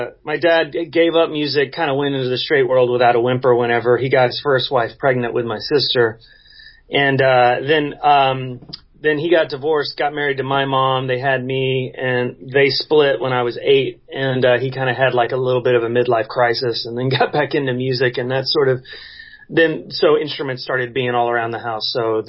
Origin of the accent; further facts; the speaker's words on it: Dallas, Texas, United States; No, I grew up in Dallas, actually.